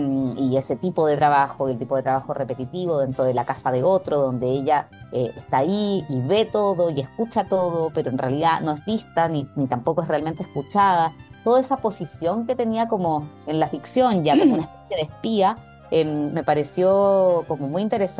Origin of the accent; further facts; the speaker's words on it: Chile; aparece mucho más que soy una escritora chilena.